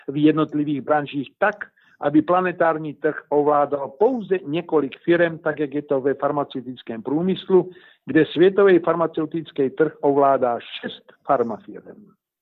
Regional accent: Brno, South Moravian Region, Czechia; A jelikož jsem se sám narodil v Brně, su Brňák, z toho titulu není problém žádnej s mou češtinou

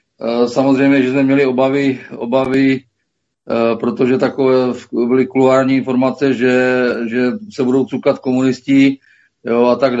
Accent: Moravia, Czechia; jak se říká u nás na Moravě

